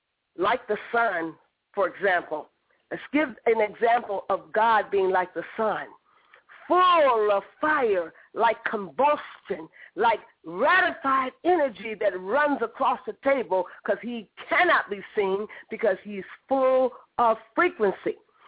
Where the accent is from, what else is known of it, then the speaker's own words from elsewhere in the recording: Nigeria; Now, I am from the Yoruba tribe